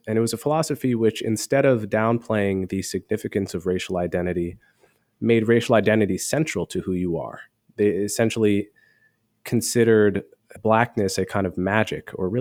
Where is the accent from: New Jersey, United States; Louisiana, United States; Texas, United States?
New Jersey, United States; Montclair; So I grew up in Montclair, New Jersey, which is a nice suburb outside of New York City, very racially diverse.